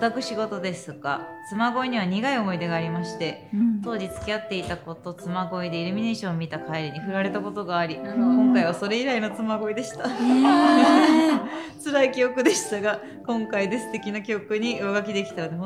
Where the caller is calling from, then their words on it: Shizuoka, Japan; 僕は地元が静岡で、割と掛川市に近いところに住んでいるので